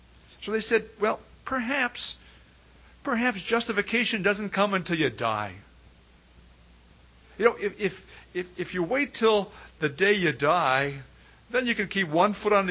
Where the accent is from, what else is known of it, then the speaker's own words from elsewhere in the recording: Detroit, Michigan, United States; we grew up in the Sunday school system in Detroit, and it was a great privilege to grow up with so many youngsters learning the truth.